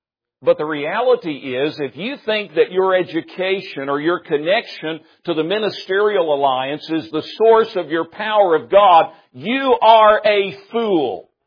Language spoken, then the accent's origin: English; Tennessee, United States; I grew up in East Tennessee where they said that if you were called to preach, you didn't go to college.